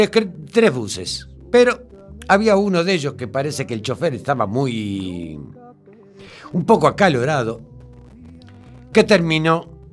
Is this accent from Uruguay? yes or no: yes; Uruguay; Y como uruguayo que soy